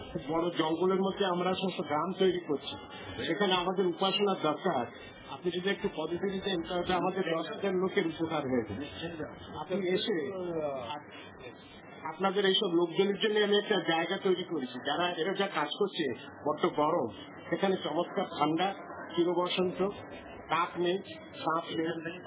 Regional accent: Jessore, Khulna Division, Bangladesh; also born or lived in Delhi, India / France; আমরা যশোরের লোক। মানে আমাদের পিতামহর একটা যশোরের রাজা ছিল

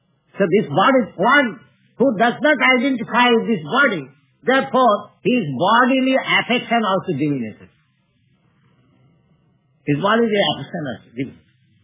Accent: India; English is a second language; Now, I am Indian. Suppose I find some gentleman in the street of New York, an Indian.

